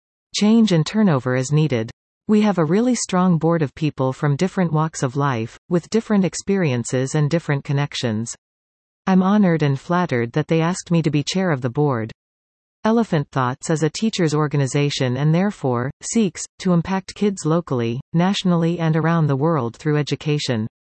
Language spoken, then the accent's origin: English; Kitchener, Ontario, Canada; now in Collingwood, Canada; I've lived here for about 20 years. Q. Where did you grow up? I grew up in Kitchener, Waterloo.